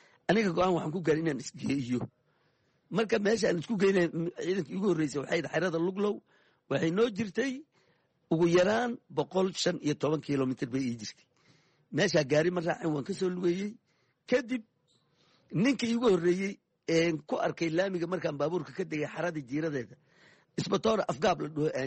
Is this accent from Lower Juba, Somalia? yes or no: yes; Jamaame, Lower Juba, Somalia; born or raised there